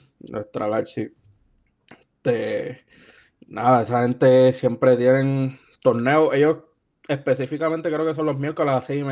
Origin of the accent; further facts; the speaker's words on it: Orlando, Florida, United States; Nosotros somos de acá de Orlando, de la Florida.